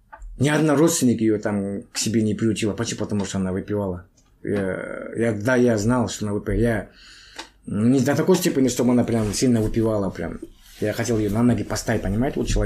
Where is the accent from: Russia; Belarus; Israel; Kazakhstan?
Kazakhstan; Kentau, Turkestan Region; born there; moved away as an adult; now in Astana, Kazakhstan; Я вообще родился в Чемпинской области, сейчас Туркестанская область, город Кентау. С 2010 года живу в Астане. Приехал на заработок в Астану и здесь как бы там остался.